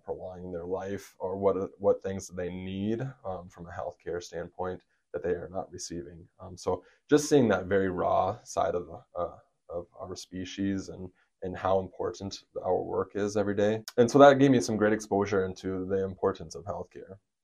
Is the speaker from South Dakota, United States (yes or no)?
yes; Miller, South Dakota, United States; Like you said, I certainly understand how many miles are between facilities out here. Growing up in Miller